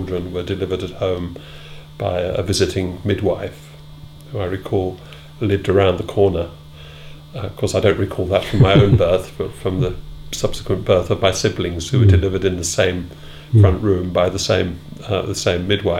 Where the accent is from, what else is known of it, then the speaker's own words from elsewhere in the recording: Birmingham, West Midlands, United Kingdom; born there; So I was born in Birmingham, second of four children, in a semi-detached house in the North Birmingham suburb of Erdington.